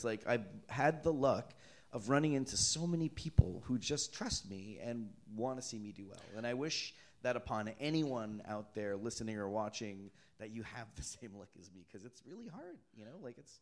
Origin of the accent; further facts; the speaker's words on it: Toronto, Ontario, Canada; Yeah, I'm from Canada, eh?